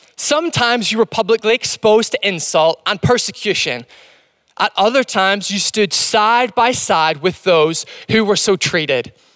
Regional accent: Northern Ireland, United Kingdom; accent: Northern Irish; my accent's not really all that English, It's not really all that Northern Irish anymore.

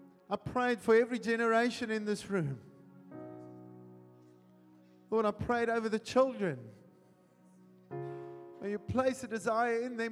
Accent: Wellington, Western Cape, South Africa; now in Durbanville, South Africa; And we're originally from Wellington, but now we are staying in Durbanville.

